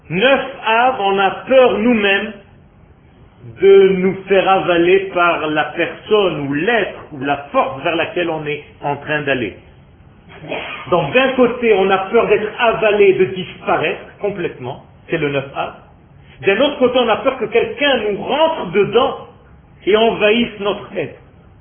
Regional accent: France; now in Israel; J'ai peur de ne pas retrouver la culture avec laquelle j'ai grandi. Je viens de France.

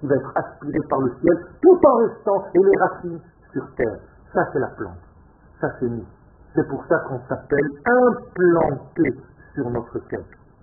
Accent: Israel; Moi, j'étais ici à la guerre des six jours. J'avais 8 ans. Je suis né en Israël.

